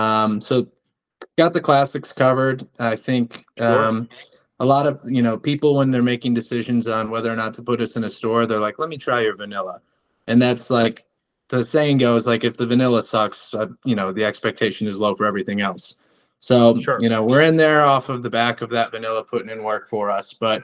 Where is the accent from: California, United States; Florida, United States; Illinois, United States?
Illinois, United States; Chicago; And so for me, my favorite ice cream memory was I grew up in Chicago and we'd go vacation in South Haven, Michigan.